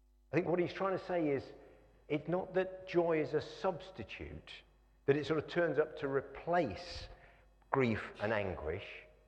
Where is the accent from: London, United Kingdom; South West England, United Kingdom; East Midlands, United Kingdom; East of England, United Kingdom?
East of England, United Kingdom; Norwich; born there; I was born in Norwich, and because of that, I have a lifelong affliction of being a Norwich City supporter.